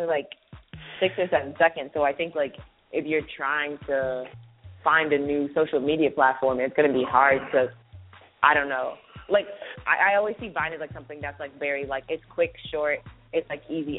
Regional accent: Charlotte, North Carolina, United States; I'm not going to do my thumbnail intro. But I'm from Charlotte, North Carolina. I am 19 years old.

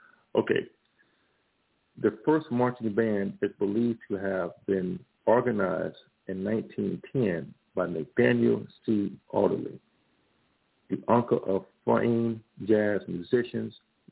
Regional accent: Grambling, Louisiana, United States; my home university, Grambling State University, okay, is in my hometown, like 30 minutes away.

